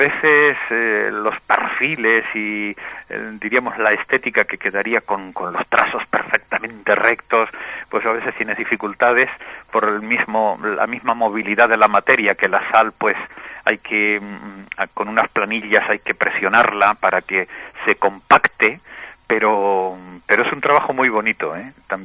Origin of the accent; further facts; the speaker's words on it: La Orotava, Canary Islands, Spain; yo soy hijo de un pueblo, soy hijo de la Orotava, hijo natural de... hijo de allí